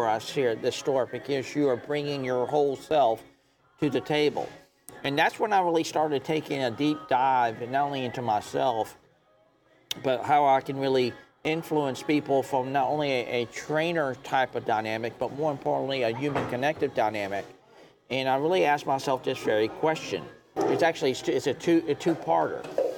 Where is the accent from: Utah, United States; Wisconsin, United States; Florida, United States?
Florida, United States; born there; now in Lakeland, United States; So I was born on the St. John's River and everything like that.